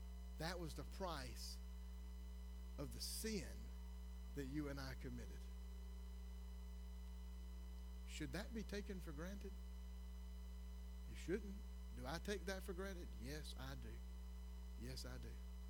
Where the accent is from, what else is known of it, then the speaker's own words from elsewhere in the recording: United States; I am proud as an American